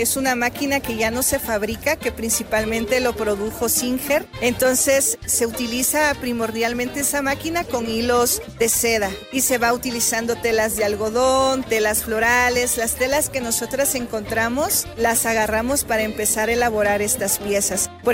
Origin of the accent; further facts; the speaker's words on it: Oaxaca, Mexico; había técnicas que se estaban perdiendo en mi pueblo y en algunos otros pueblos del Istmo.